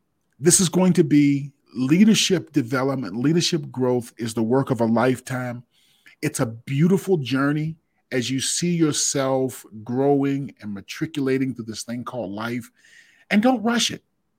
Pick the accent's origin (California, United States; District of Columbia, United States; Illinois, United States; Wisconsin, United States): District of Columbia, United States; Washington; I'm a city slicker. I'm from Washington, D.C., sea level guy.